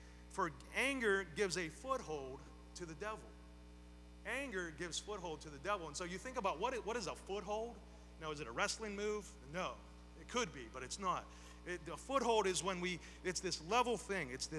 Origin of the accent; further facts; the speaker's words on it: Beaver Falls, Pennsylvania, United States; I grew up in Beaver Falls, and it was on College Hill. It was one of many of, like, I think nine houses. I moved so much, it was ridiculous.